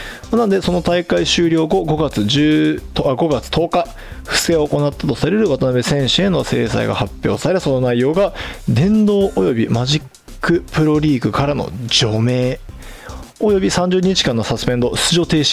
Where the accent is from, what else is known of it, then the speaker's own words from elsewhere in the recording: Aichi, Japan; 僕の地元愛知での開催ありがとうございます。